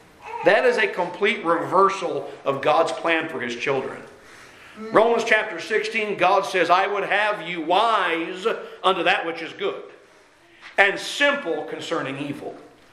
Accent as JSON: {"language": "English", "country": "Ireland", "said": "Actually, I'm Irish, so we don't like the Scottish anyway."}